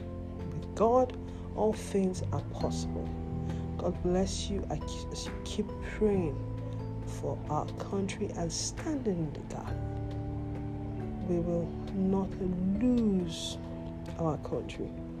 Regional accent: Nigeria; My home country is Nigeria

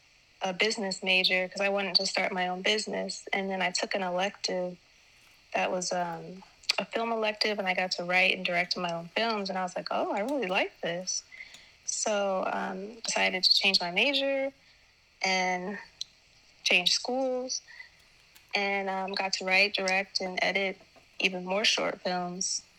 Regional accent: Tallahassee, Florida, United States; So born and raised in Florida. I was born in the capital, actually. 26 years old.

